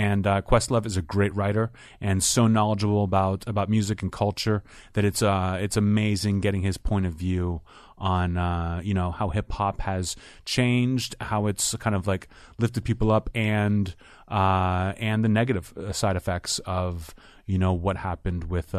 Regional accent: Pittsburgh, Pennsylvania, United States; growing up in Pittsburgh where they filmed that show, like you would see him.

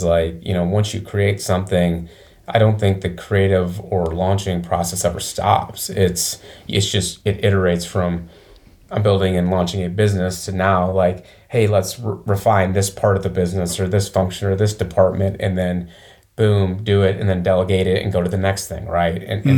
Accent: Michigan, United States; also born or lived in Chicago; And I'm from the Midwest, Michigan, and kind of Chicago, and always wanted to move south for the weather.

